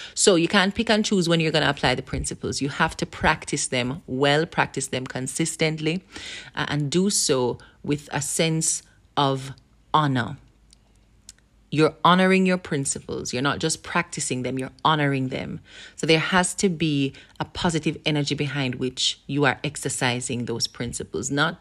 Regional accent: Jamaica; I am Jamaican. So you will hear, if you don't already know, references to the Jamaican vernacular, culture, and of course a little bit of patois mixed in here and there.

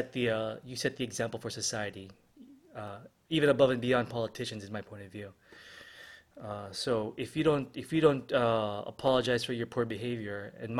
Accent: Philippines; And then I think we again have a sense that we're all Filipino, regardless of where we live or what our ethnicity is or our religion or our economic background.

